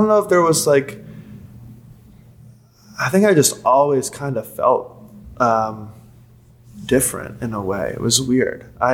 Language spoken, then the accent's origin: English; Hilton Head, South Carolina, United States; Because I grew up in Hilton Head, which is really resorty.